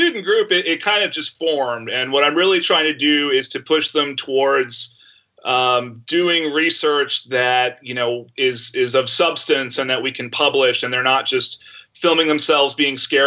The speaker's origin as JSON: {"language": "English", "region": "Texas", "country": "United States", "tie": "born or raised there", "said": "No, I grew up in Texas in the 80s, and you know, people would tell me that I was in a satanic cult because I enjoyed this particular hobby."}